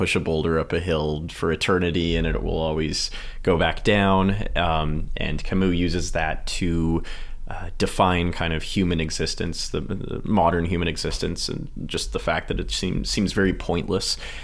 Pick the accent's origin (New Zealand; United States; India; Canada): Canada; Alberta; I'm from Alberta, mm-hmm. which is quite practical, quite people don't like to argue.